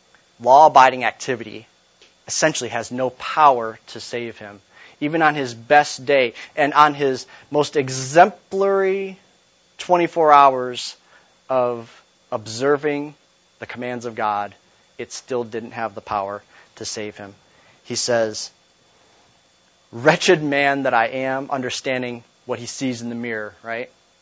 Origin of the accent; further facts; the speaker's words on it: Toledo, Ohio, United States; I used a brief example last week that I grew up in Toledo